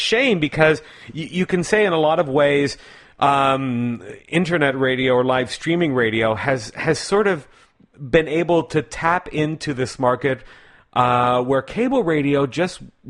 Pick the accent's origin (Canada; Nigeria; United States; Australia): Canada; when I was a boy growing up in Canada